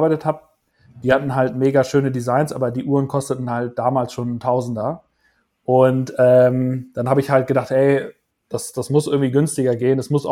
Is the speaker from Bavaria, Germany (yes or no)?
no; Münster, North Rhine-Westphalia, Germany; wo ich aufgewachsen bin in Münster